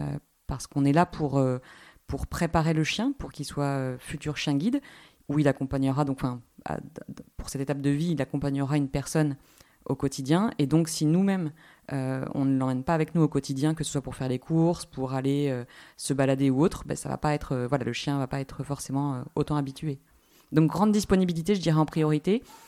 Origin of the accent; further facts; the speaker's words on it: Caen, Normandy, France; also born or lived in Paris / Toulouse; je suis native de Caen. Je suis partie pour ma licence. Donc ça fait quelques temps maintenant. Et je suis partie donc, pendant 10 ans de Caen, Paris puis Toulouse. Et je suis revenue en mars 2023.